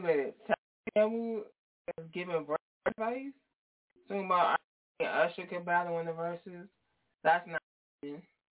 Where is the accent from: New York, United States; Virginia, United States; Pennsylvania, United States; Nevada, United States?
New York, United States; Bronx; Let me share that with y'all. I'm from the Bronx.